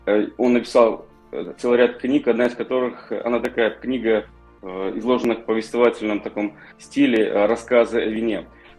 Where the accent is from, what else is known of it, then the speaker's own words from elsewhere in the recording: Moldova; Я родом, естественно, из Молдавии.